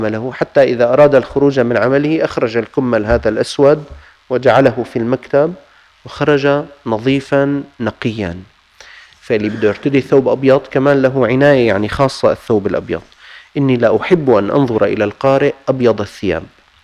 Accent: Syria; كان الموظفون عندنا في الشام

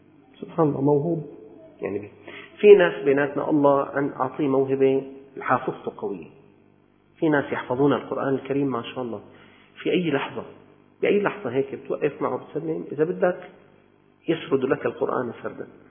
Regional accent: Syria; خلاص نحن من الشام

